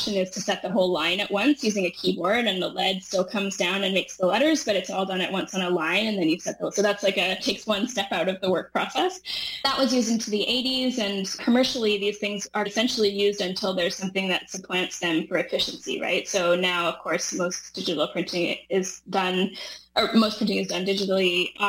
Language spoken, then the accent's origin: English; Dawson Creek, British Columbia, Canada; So I grew up in Dawson Creek, BC, and that's a relatively small town.